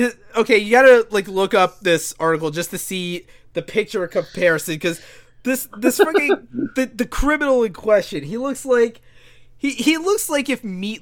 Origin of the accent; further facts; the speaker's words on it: Florida, United States; I am from Florida, but thankfully I'm not a Florida idiot.